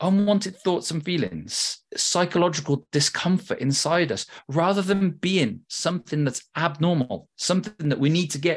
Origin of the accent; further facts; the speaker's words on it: Cardiff, Wales, United Kingdom; moved away as an adult; And it's nice for me at the moment to be at Cardiff because I'm from Cardiff. And so in some ways I left when I was 18 years old and it's taken 20 years to come back home.